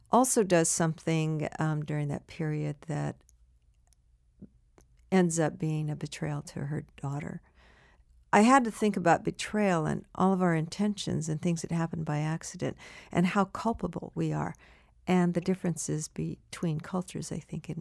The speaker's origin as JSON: {"language": "English", "country": "United States", "said": "I wanted an American in part because I am an American"}